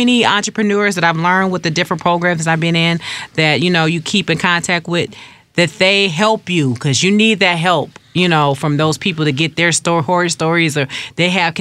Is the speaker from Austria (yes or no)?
no; Detroit, Michigan, United States; One, I'm a true Detroiter. I grew up, born and raised here. And I grew up near Grand River. And Grand River used to be the place to shop.